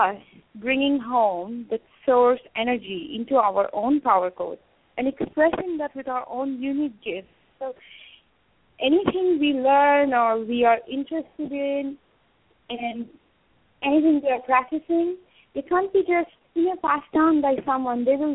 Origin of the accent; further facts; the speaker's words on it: India; growing up in India, it's very much India, and it's just been part of my lineage and tradition